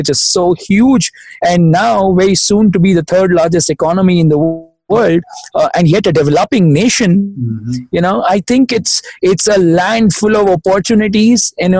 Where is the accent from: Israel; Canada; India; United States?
India; growing up in India is a lot of hustle, a lot of fun, a lot of learning, a lot of energy, and a whole power pack cultural exposure